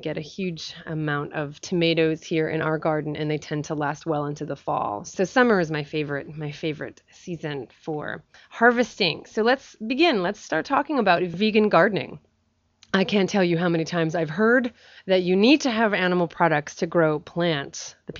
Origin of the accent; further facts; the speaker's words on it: East Coast, United States; now in San Francisco, United States; I grew up on the East Coast. I know what extreme seasons are.